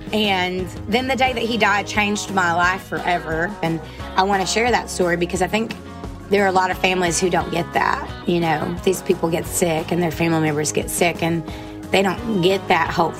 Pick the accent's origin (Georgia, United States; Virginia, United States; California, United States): Georgia, United States; Rossville; I grew up at the end of a dead end, backed up to these woods